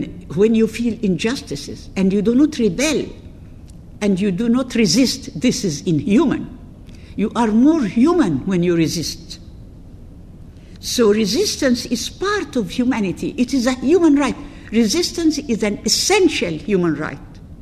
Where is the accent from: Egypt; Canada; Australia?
Egypt; English is a second language; so I am from Egypt, from North Africa. I am not from the Middle East.